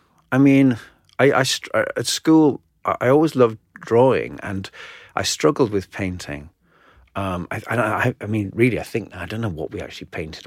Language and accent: English; North East England, United Kingdom; County Durham, in the northeast.